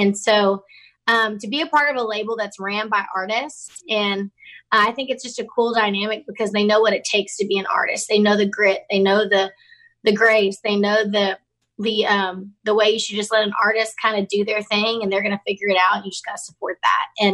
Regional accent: Baytown, Texas, United States; they just remind me of my hometown. They remind me where I grew up. They have that sass, that flavor, that grit, that songwriting that I grew up with. And so I just had to, you know, name it

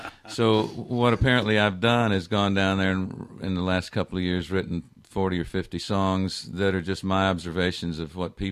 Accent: Memphis, Tennessee, United States; also born or lived in Los Angeles, United States; now in Austin, United States; as a young man growing up in Memphis and … exploded, which changed my life absolutely completely

